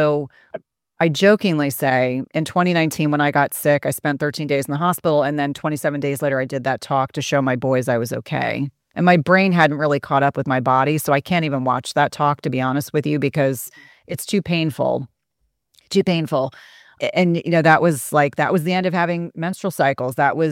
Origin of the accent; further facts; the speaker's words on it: New Jersey, United States; I grew up in New Jersey. I am not a pushover in any capacity